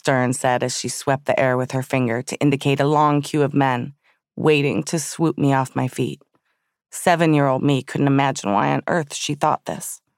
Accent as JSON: {"language": "English", "town": "Southfield", "region": "Michigan", "country": "United States", "tie": "born or raised there", "said": "My fascination goes way back to when I was a child growing up in Southfield, Michigan."}